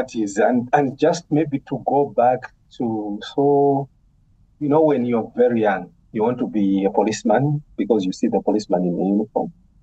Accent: Malawi; So I grew up in Malawi. I spent most of my adult life in Malawi working and studying, except a few years where I went to the UK to do my ACCA.

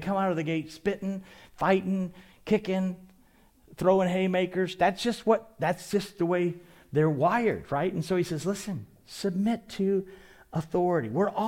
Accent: Maine, United States; I grew up in New England, in Maine, and when my wife, who grew up in Alabama, would go see my family

